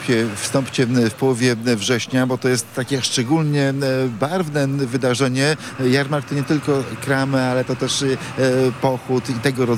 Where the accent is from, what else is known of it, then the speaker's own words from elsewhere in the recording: Ostróda, Warmian-Masurian Voivodeship, Poland; Ja pochodzę z Ostródy, z małego miasta